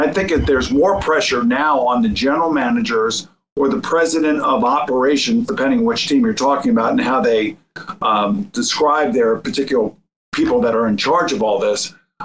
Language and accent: English; New York, United States; I grew up here in New York and I was a fan first.